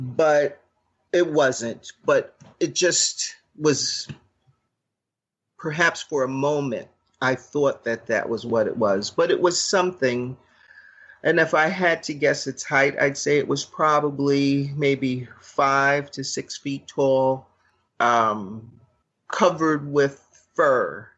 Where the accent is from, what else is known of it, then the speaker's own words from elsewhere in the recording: Brooklyn, New York, United States; at the time I grew up in Brooklyn, fully urban area, and we lived in an apartment building that was above a jewelry store.